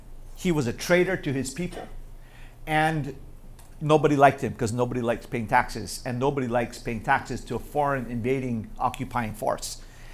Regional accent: Hawaii, United States; also born or lived in Guam; I think because I grew up always going to the aquarium and growing up in Hawaii and Guam, you're always, you know, fishing and finding stuff.

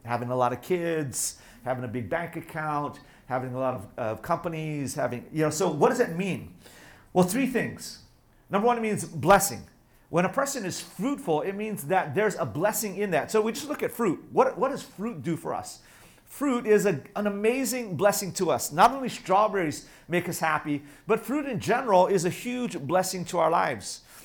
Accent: Hawaii, United States; where I grew up in Hawaii, everybody has fruit trees.

